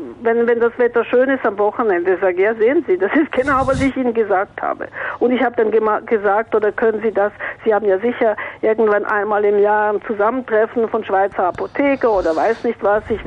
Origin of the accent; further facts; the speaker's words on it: France; Ich bin auf dem Hof aufgewachsen in Frankreich, auf einem Bauernhof, einem großen Bauernhof.